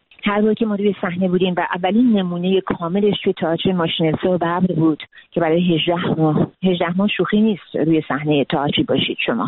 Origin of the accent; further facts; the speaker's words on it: Iran; born there; من ایرانی هستم، من در ایران به دنیا آمدم، ایران مملکت منه، ایران بوم منه، من عاشق ایران هستم،